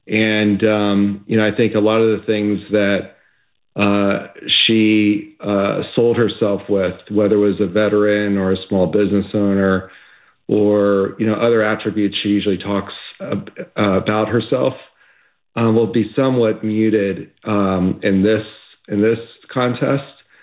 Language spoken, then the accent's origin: English; West Chester, Pennsylvania, United States; Yeah, I'm more from the traditional Westchester. I grew up in Westchester.